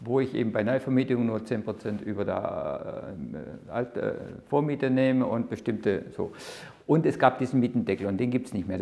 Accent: Baden-Württemberg, Germany; accent: Swabian; now in Berlin, Germany; Sie hören es wahrscheinlich, ich bin Schwabe, bin in Baden-Württemberg aufgewachsen, bin aber schon seit über 30 Jahren hier in Berlin.

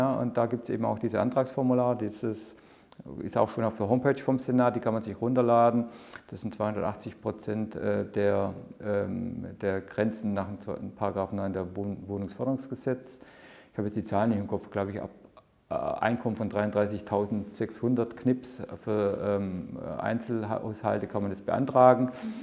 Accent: Baden-Württemberg, Germany; accent: Swabian; now in Berlin, Germany; Sie hören es wahrscheinlich, ich bin Schwabe, bin in Baden-Württemberg aufgewachsen, bin aber schon seit über 30 Jahren hier in Berlin.

